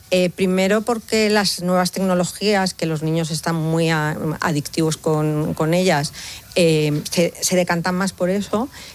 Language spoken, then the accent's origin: Spanish; Madrid, Community of Madrid, Spain; nosotros empezamos aquí en Madrid, somos madrileños, pero nos fuimos al Valle de las Muñecas, la zona de O'Neill.